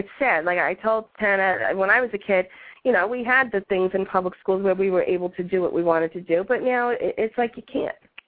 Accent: Yonkers, New York, United States; now in Hamburg, United States; I'm from Yonkers, but I live in a little town outside of Buffalo now, Hamburg.

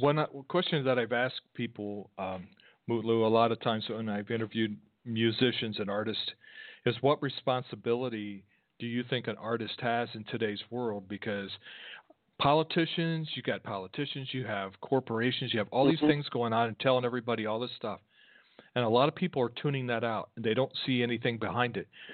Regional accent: Columbus, Ohio, United States; I'm from Columbus, Ohio, not too far away.

